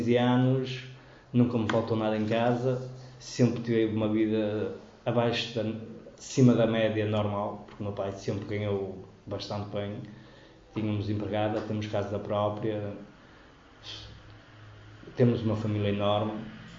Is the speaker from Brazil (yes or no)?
no; Viana do Castelo, Portugal; Santa Maria, nasci em Santa Maria Maior, mas resido em Monserrate.